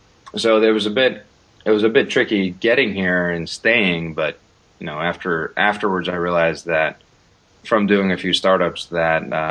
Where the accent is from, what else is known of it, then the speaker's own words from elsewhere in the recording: Iceland; English is a second language; moved away; Yeah, born and raised in Iceland, yeah.